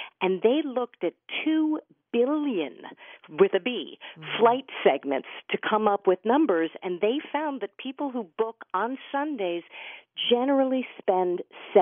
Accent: New York City, New York, United States; write the New York City book, Fromer's Easy Guide to New York, and I'm in this ongoing love affair with my hometown.

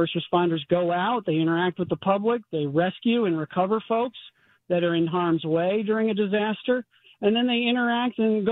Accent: St. Louis, Missouri, United States; We're headquartered here in St. Louis. I'm born and raised here, so this is my hometown.

